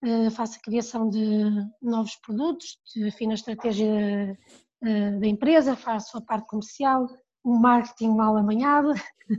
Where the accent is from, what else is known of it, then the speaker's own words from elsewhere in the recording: Monção, Viana do Castelo, Portugal; Entretanto, eu sempre passei a minha infância em Monção.